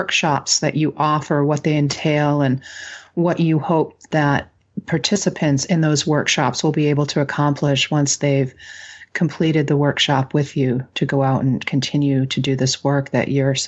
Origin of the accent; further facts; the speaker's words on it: Maine, United States; Welcome and greetings to you in my native language. I'm coming to you from my home in the Dawn Land in Bunawabskik Territory, in and along the shores of the beautiful Penobscot River in central Maine.